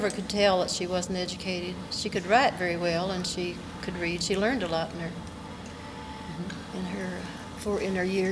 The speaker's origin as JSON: {"language": "English", "region": "Kentucky", "country": "United States", "said": "No, I'm from Kentucky, and this is the way what we said it."}